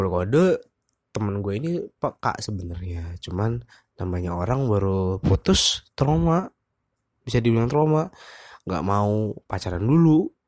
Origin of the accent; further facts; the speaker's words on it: Bandung, West Java, Indonesia; Tapi kalau karena gue orang Bandung ya, jadi gue tuh di kampus gak manggil kakak atau adik.